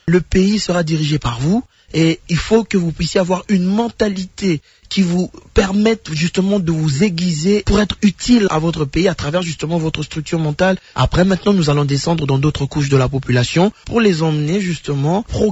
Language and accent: French; DR Congo; je pense qu'en tant que Congolais, nous sommes tous nés avec cet ADN de l'amour de notre pays, cet ADN de vouloir transformer la RDC